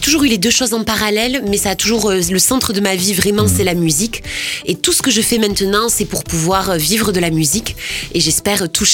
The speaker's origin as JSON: {"language": "French", "town": "Florence", "region": "Tuscany", "country": "Italy", "tie": "born or raised there", "said": "je suis originaire, moi, de Florence. J'ai grandi à Florence. J'ai fait mes études ici. Enfin, mes études, en tout cas, collège, lycée."}